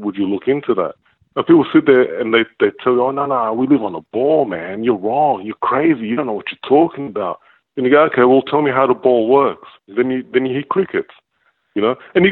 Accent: Sydney, New South Wales, Australia; I'm from Sydney.

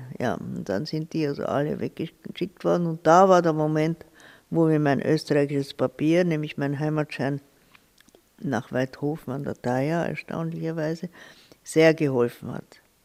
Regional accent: Vyškov, South Moravian Region, Czechia; moved away; Und dort haben wir gelebt und dort bin ich auch aufgewachsen in der Nähe. Wir haben dann nicht direkt in Wieschau gelebt, sondern 10 Kilometer weiter in einem ehemaligen Forsthaus

